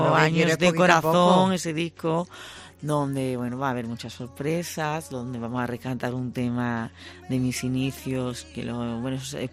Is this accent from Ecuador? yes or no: no; Seville, Andalusia, Spain; Mi público es mi tierra, ¿no? Yo soy sevillana.